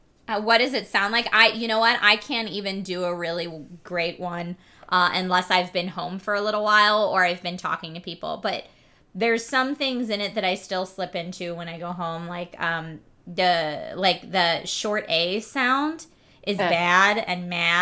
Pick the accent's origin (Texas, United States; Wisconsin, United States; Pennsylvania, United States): Pennsylvania, United States; Philadelphia; accent: Philly; But I get very back into my Philly accent either when I've been home for a while or I'm tired or I'm drunk.